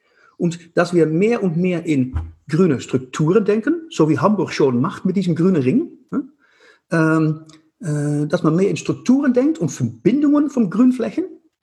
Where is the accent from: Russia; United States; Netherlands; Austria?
Netherlands; German is a second language; Ich komme aus Holland und Wasser ist in unserer DNA.